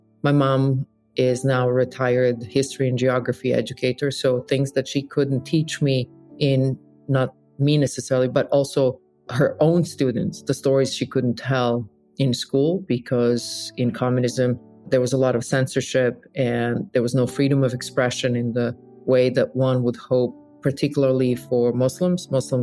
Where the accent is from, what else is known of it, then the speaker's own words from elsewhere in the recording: Bihać, Federation of Bosnia and Herzegovina, Bosnia & Herzegovina; moved away; And my father and I found ourselves downtown in my hometown of Bihać one day.